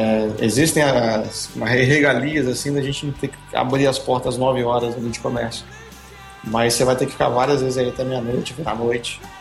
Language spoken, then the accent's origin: Portuguese; Minas Gerais, Brazil; Eu sou mineiro, né? Eu gosto mais de ficar mineiro sofredor atleticano.